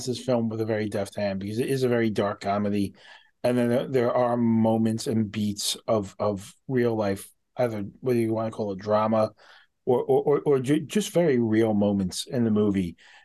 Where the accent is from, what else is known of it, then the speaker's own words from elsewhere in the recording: New York, United States; I have failed as a New Yorker.